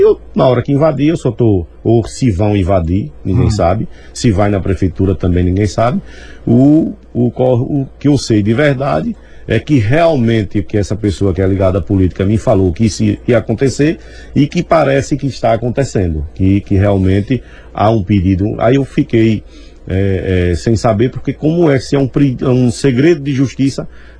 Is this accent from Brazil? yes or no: yes; Simão Dias, Sergipe, Brazil; Simão Dias me conhece, né? Sabe de quem eu sou filho, sabe de onde eu vim, sabe da minha honestidade.